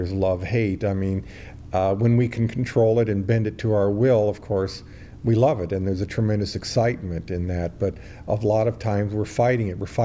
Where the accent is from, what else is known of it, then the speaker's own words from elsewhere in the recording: Los Angeles, California, United States; I grew up in Los Angeles, and so my everyday light that I reference most of my life was that harsh desert light.